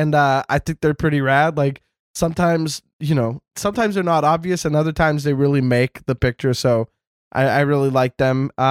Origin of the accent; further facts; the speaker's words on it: Canada; I am Canadian.